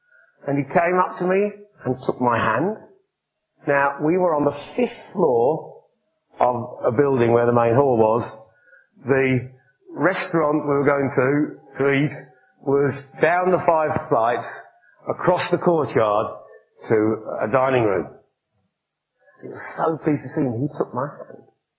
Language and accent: English; England, United Kingdom; Because I'm English and we have this thing that we like space around us for some reason.